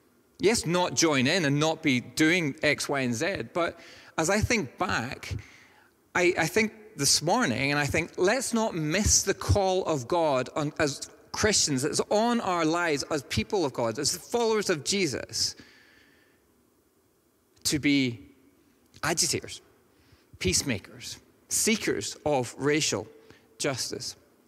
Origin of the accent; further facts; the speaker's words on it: Northern Ireland, United Kingdom; I have a somewhat disguised accent to some. But I grew up in a village in Northern Ireland, almost entirely Protestant.